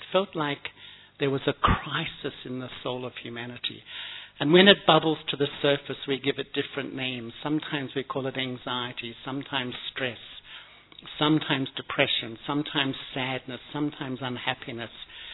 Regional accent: Melbourne, Victoria, Australia; I grew up in Melbourne, and I think from a young age, I was a bit of a searcher

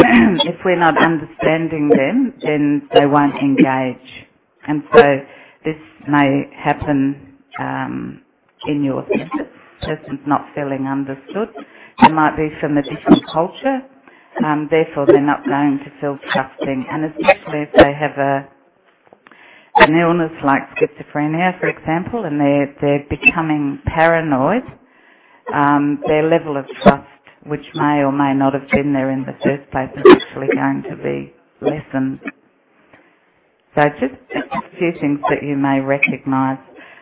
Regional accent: Australia; I'm from Australia

